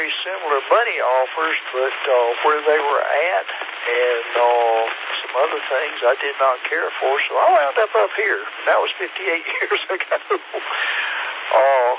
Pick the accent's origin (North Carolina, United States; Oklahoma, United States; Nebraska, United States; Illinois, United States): North Carolina, United States; Statesville; I grew up in Statesville, which is about 100 miles east of here, and our summers got hot down there, too.